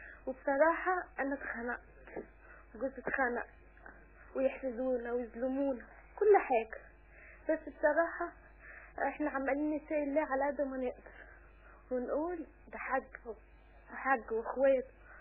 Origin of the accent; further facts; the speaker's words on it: Cairo, Cairo Governorate, Egypt; أنا من القاهرة